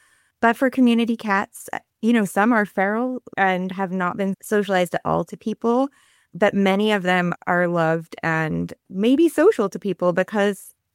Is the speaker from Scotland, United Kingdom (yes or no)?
yes; Scotland, United Kingdom; So I grew up in Scotland, and in the UK in general